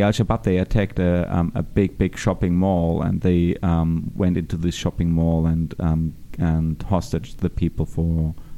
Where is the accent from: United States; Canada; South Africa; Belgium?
South Africa; also born or lived in Kenya; Oh, at least I was brought up in South Africa, but I traveled a lot in Africa the years before.